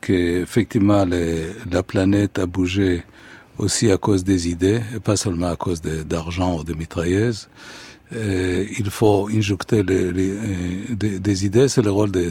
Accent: Haifa, Haifa District, Israel; Et une chose qui existe un peu dans ma ville natale, qui va être le sujet, comme ça je peux dévoiler mon prochain film, qui va tourner d'ailleurs dans un bar à Haïfa

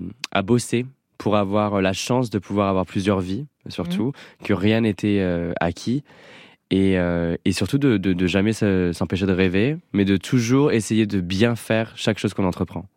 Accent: Marseille, Provence-Alpes-Côte d'Azur, France; born there; also born or lived in Caribbean / Tangier, Morocco; now in Paris, France; je suis né à Marseille, en 91. Et à un moment donné, j'ai déménagé dans les Caraïbes, donc l'eau m'a suivi. Puis après, j'ai continué à Tanger, dans le nord du Maroc

